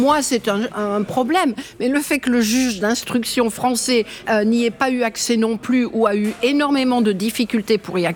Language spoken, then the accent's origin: French; France; en tant que petite Française blanche